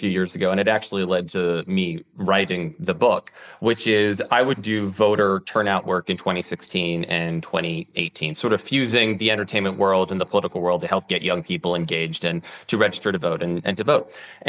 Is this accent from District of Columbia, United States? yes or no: yes; Washington, District of Columbia, United States; I grew up in Washington, D.C., and I had one parent who worked in the United States Senate.